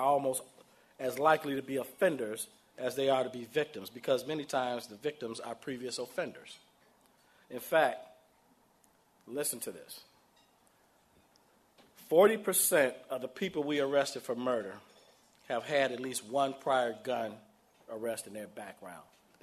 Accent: Chicago, Illinois, United States; And as a Chicagoan, I'm ashamed because we can do better.

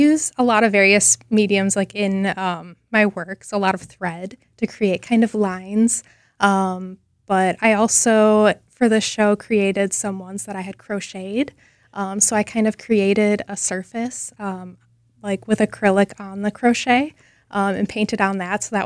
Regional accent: Neenah, Wisconsin, United States; now in Milwaukee, United States; I did. I grew up in Neenah, Wisconsin. So yeah, I definitely grew up with a love of nature

